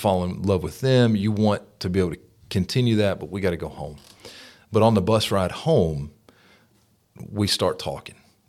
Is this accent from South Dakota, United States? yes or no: no; Jackson, Tennessee, United States; I grew up in Jackson, Tennessee, so I went to Jackson Christian School.